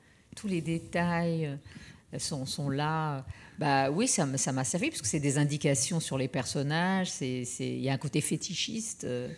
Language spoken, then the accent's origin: French; France; je suis française, heureusement, je suis née dans un autre pays, mais je suis française